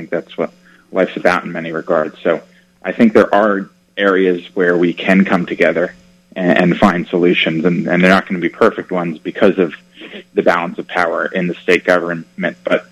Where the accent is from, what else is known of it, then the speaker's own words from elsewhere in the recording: Connecticut, United States; I grew up in Connecticut